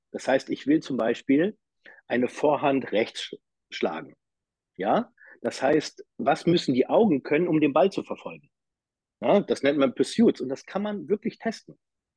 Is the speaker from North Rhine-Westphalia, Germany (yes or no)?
no; Uelzen, Lower Saxony, Germany; born there; Ich bin auch in Uelzen geboren, ne? Das ist keine 100 Kilometer.